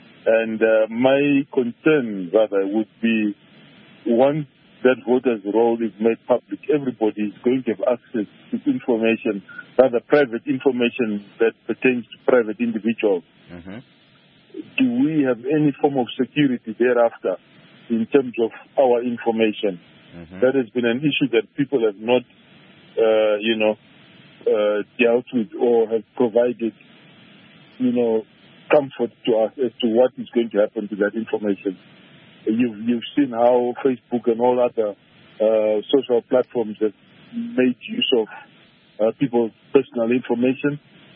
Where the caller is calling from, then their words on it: Harare, Zimbabwe; I'm calling from Harare.